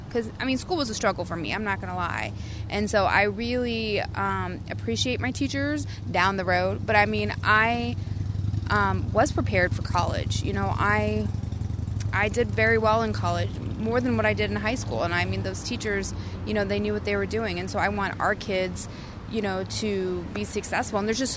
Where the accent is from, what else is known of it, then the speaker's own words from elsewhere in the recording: Fort Madison, Iowa, United States; I want voters to know about me is that I come from Fort Madison.